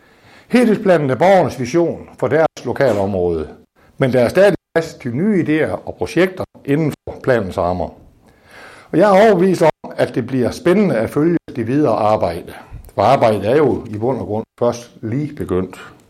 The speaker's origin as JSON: {"language": "Danish", "region": "Central Denmark Region", "country": "Denmark", "said": "Jeg kender det hjemmefra, der hvor jeg kommer fra. Når Hovre og Spjald spiller kamp sammen"}